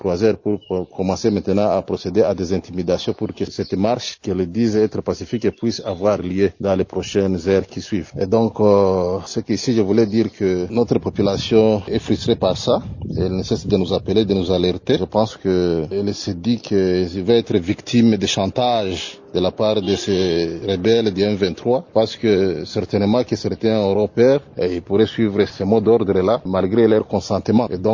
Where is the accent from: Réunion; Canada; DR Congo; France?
DR Congo; Rutshuru, North Kivu; La population qui sont restée chez nous à Rutshuru n'avait plus de choix, ne savait pas où aller.